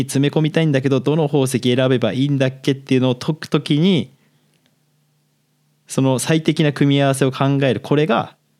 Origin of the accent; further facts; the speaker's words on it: Hokkaido, Japan; まあ自分北海道出身だから